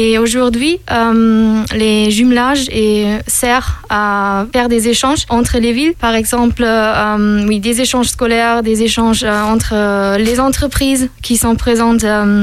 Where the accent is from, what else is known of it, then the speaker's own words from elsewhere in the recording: Osnabrück, Lower Saxony, Germany; j'ai 25 ans et je viens de Osnabrück. Osnabrück est situé dans le nord-ouest de l'Allemagne